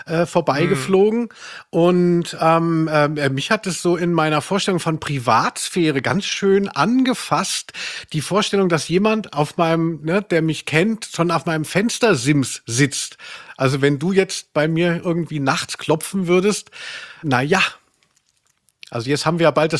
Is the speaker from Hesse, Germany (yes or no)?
yes; Maintal, Hesse, Germany; gibt es zwischen da, wo ich herkomme, Maintal-Hochstadt und Hohe Tanne, da ist so ein Waldstück.